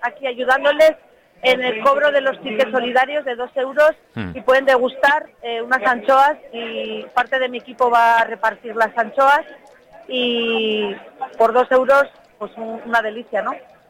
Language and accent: Spanish; Colindres, Cantabria, Spain; also born or lived in Laredo; ya sabéis que yo siempre digo que soy medio de Colindres, medio de Laredo